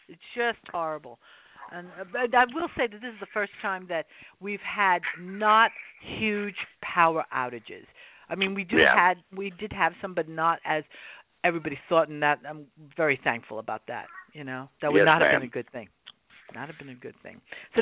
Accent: New York, United States; because that song when I was growing up in New York, I heard that song and it was like, who is that?

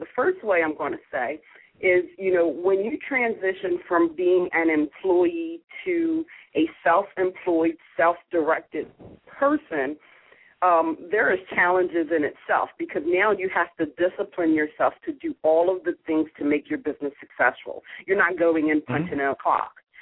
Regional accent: Delaware, United States; Well, Tim, I am born and raised in Delaware

